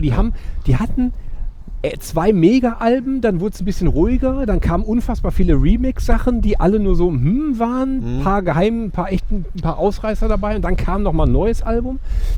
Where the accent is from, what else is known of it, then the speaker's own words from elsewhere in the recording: Essen, North Rhine-Westphalia, Germany; Ich komme ja aus Essen